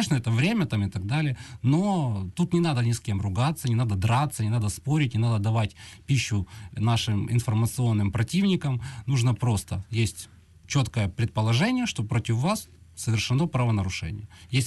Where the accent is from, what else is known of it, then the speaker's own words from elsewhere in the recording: Kyiv, Ukraine; как гражданин Украины, как киевлянин, я реагирую, конечно, очень остро негативно